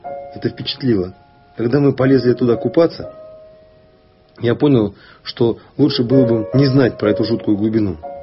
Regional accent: Siberia, Russia; Но я родился и вырос в Сибири, а увидел это великое озеро только совсем недавно.

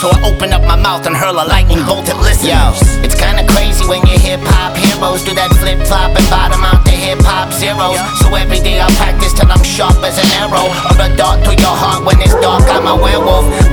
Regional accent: Canada; now in Los Angeles, United States; So I love being Canadian. I'm happy to be in LA.

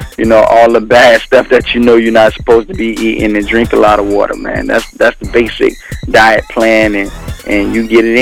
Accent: Miami, Florida, United States; Well, I mean, I'm from Miami, Florida, you know what I'm saying?

